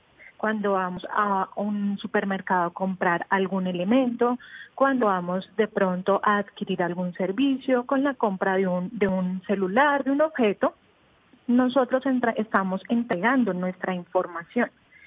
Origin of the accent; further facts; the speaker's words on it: Colombia; nuestra constitución política nos dice que como ciudadanos colombianos vamos a tener un mecanismo